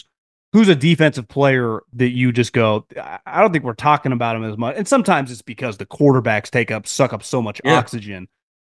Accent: Sacramento, California, United States; I'm from Northern California, the Sacramento area. So Napa's right up the road.

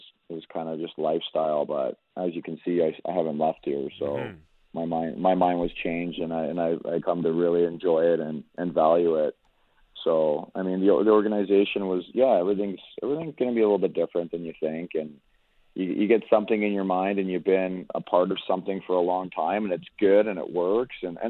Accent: Canada; I'm a Canadian. I like the seasons. I like winter, especially. I grew up skating outside and on frozen lakes

